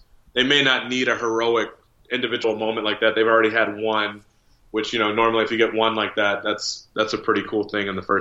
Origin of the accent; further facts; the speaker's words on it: Chicago, Illinois, United States; But, yeah, I feel like growing up in Chicago, you know, it almost has to be your favorite player during that era.